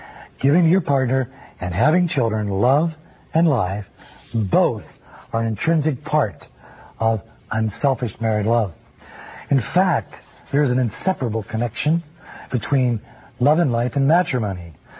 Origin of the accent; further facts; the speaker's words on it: Denver, Colorado, United States; I'm from Denver, Colorado. I'm a Capuchin Franciscan